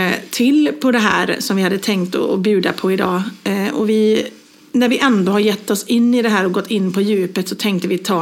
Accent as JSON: {"language": "Swedish", "town": "Borås", "region": "Västra Götaland County", "country": "Sweden", "tie": "born or raised there", "said": "min granne, när jag var yngre i Borås, hade två små pojkar"}